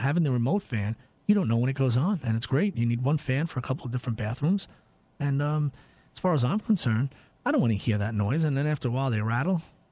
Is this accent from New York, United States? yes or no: yes; Lindenhurst, New York, United States; Lindenhurst was my hometown. Graduated there from Lindenhurst High School.